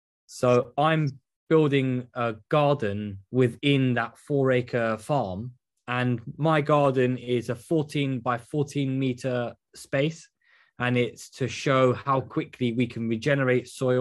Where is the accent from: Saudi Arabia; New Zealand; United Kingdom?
United Kingdom; London; I'm from London, so I'd work in London